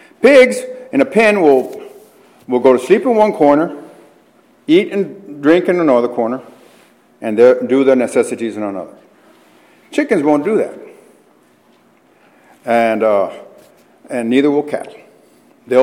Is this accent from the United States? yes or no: no; Mexico; When I was brought up in Mexico, and I'd go to the landfill on occasion to dump trash.